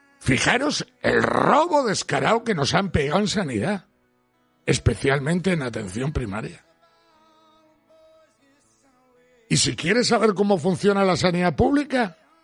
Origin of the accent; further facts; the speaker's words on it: Spain; creo que somos millones los españoles